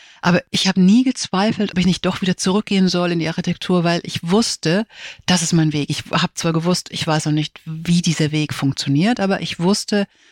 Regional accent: Füssen, Bavaria, Germany; ich bin oft gependelt zwischen der Schweiz und Füssen, also wo ich aufgewachsen bin.

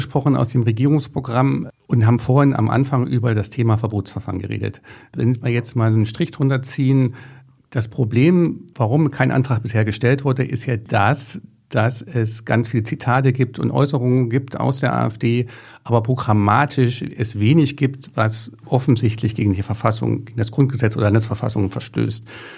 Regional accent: Germany; Ich bin nun in der DDR groß geworden

